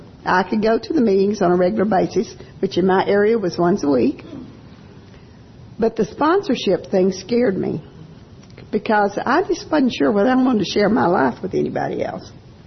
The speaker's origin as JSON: {"language": "English", "region": "the South", "country": "United States", "said": "I'm from the South. She was a Yankee."}